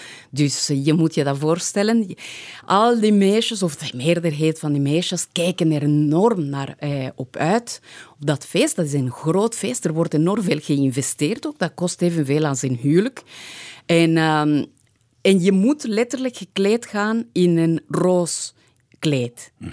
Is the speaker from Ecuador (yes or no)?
yes; Ecuador; now in Belgium; Nu moet ik eerlijk zeggen, ik woon al 25 jaar in België. En intussen ben ik Belg geworden. En ik vind België even complex als Ecuador zelf. Maar toen ik opgroeide in Ecuador voor een meisje van... toen ik daar opgroeide, vond ik het... ik vond mijn plek daar niet.